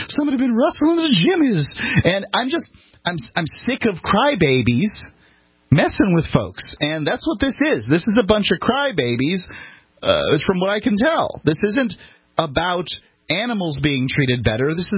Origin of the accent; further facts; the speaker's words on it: Bradenton, Florida, United States; I'm from Bradenton, Florida, and I can tell you, you know, from the location that these folks were at, Linger Lodge Road, that, and, you know, I was born in that area. I grew up in that area.